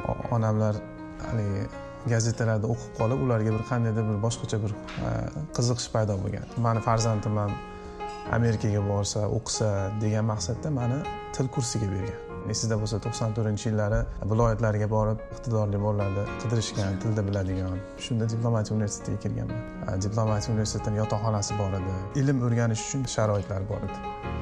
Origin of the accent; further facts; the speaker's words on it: Andijan, Andijan Region, Uzbekistan; O'zi aslida Andijondanman.